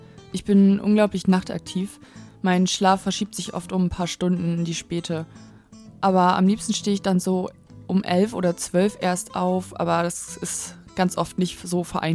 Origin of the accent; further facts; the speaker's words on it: Varel, Lower Saxony, Germany; now in Oldenburg, Germany; Ich wohne in Oldenburg und ich komme eigentlich aus Varel.